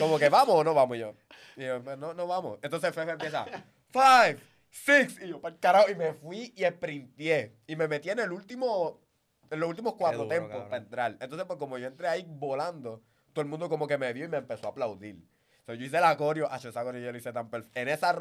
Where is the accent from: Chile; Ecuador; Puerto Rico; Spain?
Puerto Rico; Carolina; La gente sabe que somos de la calle. Cabrón. Somos de Carolina y venimos.